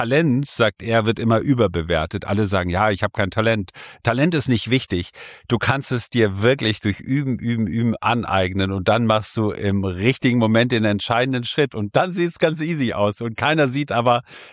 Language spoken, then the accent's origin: German; Nienburg, Lower Saxony, Germany; Ich bin in Nienburg an der Weser groß geworden